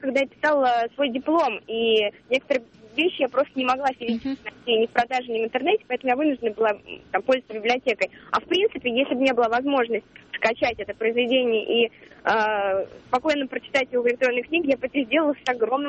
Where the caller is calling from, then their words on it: Moscow, Russia; я звоню из Москвы.